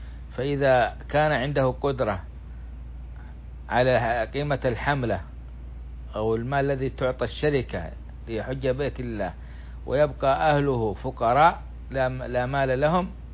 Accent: Saudi Arabia; ومنها بلادنا السعودية

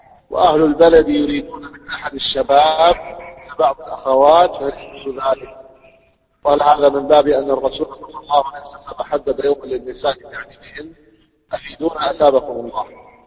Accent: Saudi Arabia; عندنا في السعودية

